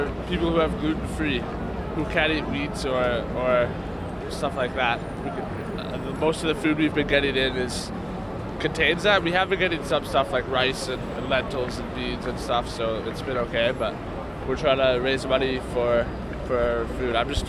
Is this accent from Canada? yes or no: yes; British Columbia, Canada; I'm from Canada, from British Columbia, actually.